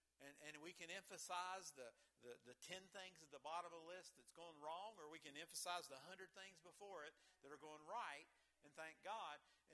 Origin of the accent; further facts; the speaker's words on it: West Virginia, United States; Born and raised, most of us born and raised in West Virginia.